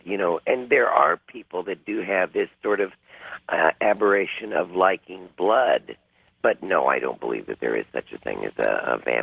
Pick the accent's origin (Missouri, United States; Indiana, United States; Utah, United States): Missouri, United States; Kansas City; because I grew up in Kansas City, Missouri